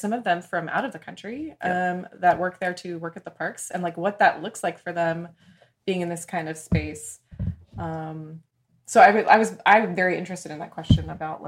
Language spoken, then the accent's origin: English; Orlando, Florida, United States; I mean, I'm from Orlando.